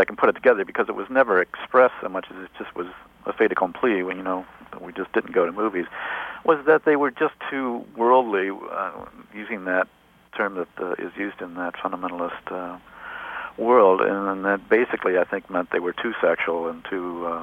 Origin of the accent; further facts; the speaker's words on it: Cleveland, Ohio, United States; Cleveland, Ohio. It wasn't like I was living out in the middle of in a holy roller territory. It was just a fundamentalist Baptist church